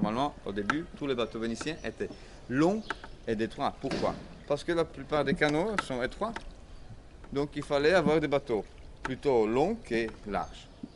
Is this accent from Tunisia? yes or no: no; Poland; French is a second language; moved away; Je suis polonais.